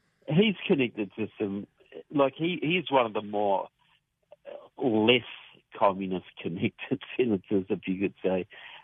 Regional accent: Christchurch, Canterbury, New Zealand; now in United States; I'm from Christchurch, New Zealand, but I've lived in the States for several years now

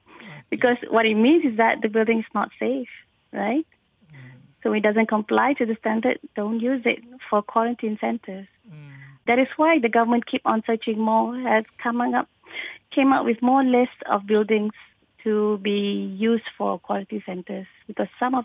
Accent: Malaysia; I am actually very proud being a Malaysian to have this government to look after this kind of condition.

